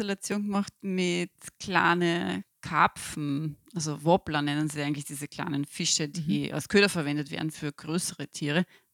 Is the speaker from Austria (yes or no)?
yes; Austria; dann ist das, glaube ich, bei uns in Österreich nur eine der leichtesten Versionen, um sich da so naturverbunden zu fühlen.